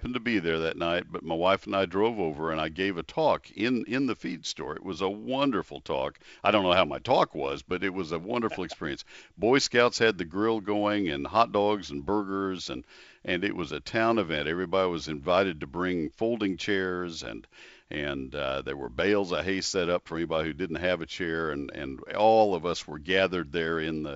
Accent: College Station, Texas, United States; I grew up in College Station, and I can remember several cold spells that would have been extreme enough to kill olive trees.

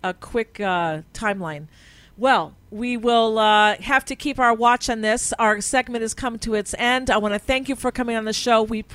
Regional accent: United States; I mean, when you and I grew up in the United States, it was a completely different country, different value system.

